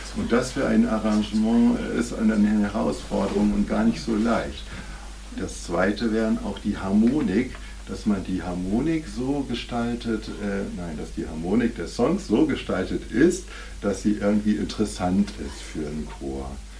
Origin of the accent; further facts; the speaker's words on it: Neuenhaus, Lower Saxony, Germany; Ja, in meiner Heimatgemeinde Neuenhaus gibt es seit Mitte der 90er Jahre